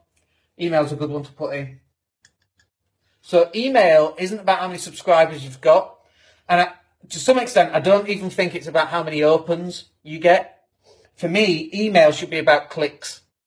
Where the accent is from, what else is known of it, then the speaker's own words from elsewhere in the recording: Leeds, Yorkshire and the Humber, United Kingdom; We just want to also build up people's awareness that we exist in Leeds, because it's my hometown and so on anyway.